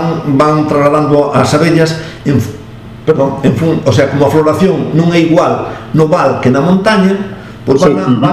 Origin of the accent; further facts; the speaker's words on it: Galicia, Spain; Decir, somos galegos siempre